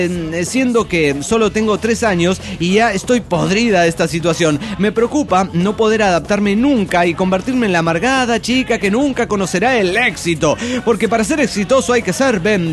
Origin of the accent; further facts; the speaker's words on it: Comitán, Chiapas, Mexico; de Comitán, Chiapas, México.